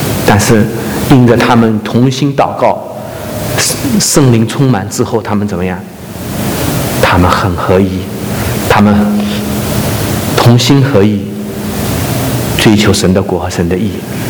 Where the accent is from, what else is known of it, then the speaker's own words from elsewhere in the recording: southern China, China; 我们会有不同的成长经历，我是南方人，跟北方人好多观念不一样。